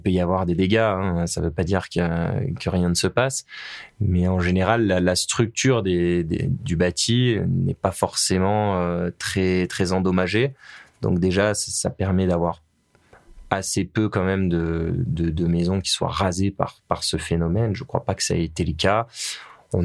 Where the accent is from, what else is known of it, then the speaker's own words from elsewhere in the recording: Besse, France; je suis enfant du pays, donc et la famille de mon papa est originaire du village du Besse, donc j'ai mes racines dans ce village.